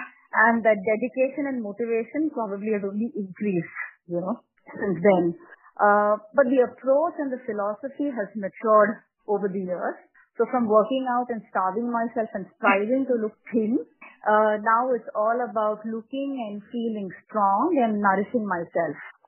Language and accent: English; Mumbai, Maharashtra, India; now in Bangalore, India; I'm from Mumbai, born and raised there. And life was pretty much in fifth gear until my husband and I moved with bad baggage and baby to Bangalore in 2013.